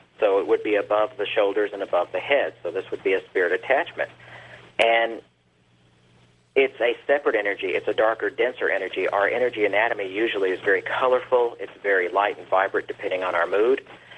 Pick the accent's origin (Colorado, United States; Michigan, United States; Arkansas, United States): Arkansas, United States; Growing up in Arkansas in a little town